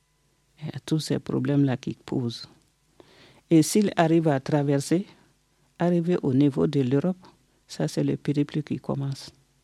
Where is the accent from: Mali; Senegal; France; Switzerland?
Mali; Je suis malienne.